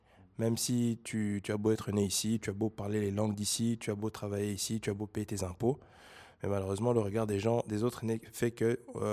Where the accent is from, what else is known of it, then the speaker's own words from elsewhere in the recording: Belgium; J'habite à Willaert, dans le Brabant flamand, mais je suis d'origine congolaise et je suis né en Belgique et j'ai grandi en Belgique.